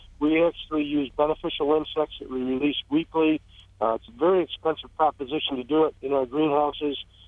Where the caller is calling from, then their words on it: Rochester, New York, United States; Well, I'm actually calling from the Rochester Public Market right now, where we just wrapped up our morning sale on Thursday mornings.